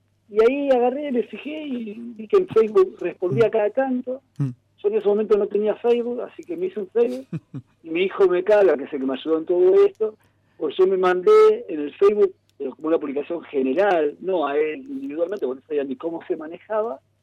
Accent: La Plata, Buenos Aires Province, Argentina; Porque siendo platense, uno se pregunta

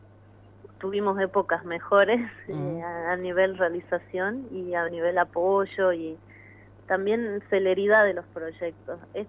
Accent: Salta, Argentina; Yo soy salteña, yo soy de Salta y estoy viviendo en Salta, trabajo acá. He trabajado varios años en Buenos Aires y en Córdoba, pero hace unos 6 o 7 ya me radiqué definitivamente en Salta Capital

